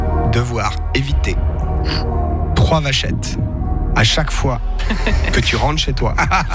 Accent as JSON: {"language": "French", "country": "Switzerland", "said": "des fois, on se moque de la politique française en tant que Suisse"}